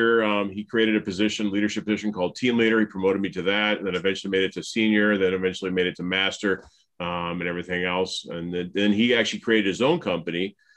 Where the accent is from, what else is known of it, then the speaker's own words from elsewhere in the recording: Minneapolis, Minnesota, United States; But again, so in 2004, I'm from Minneapolis.